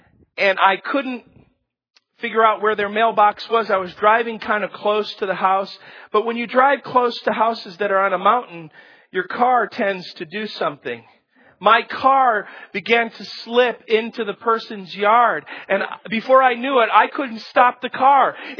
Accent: Chicago, Illinois, United States; And I'm from Chicago. And if you haven't noticed, there are not very many mountains.

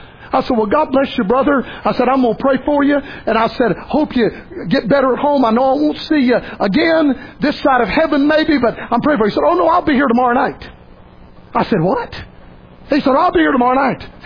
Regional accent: Gulf Coast, United States; born or raised there

